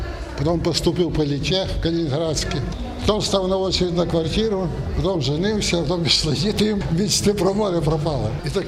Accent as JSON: {"language": "Ukrainian", "region": "Zhytomyr Oblast", "country": "Ukraine", "said": "Приїхав вже на Житомирщину, я сам з Житомирщини."}